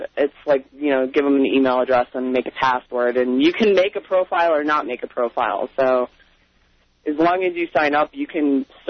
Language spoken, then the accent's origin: English; Chicago, Illinois, United States; I'm from Chicago originally, and I use it for talking to all my friends back there.